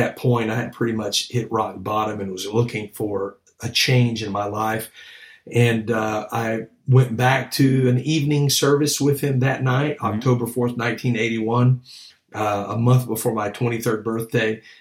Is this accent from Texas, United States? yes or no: yes; Houston, Texas, United States; I grew up in Houston.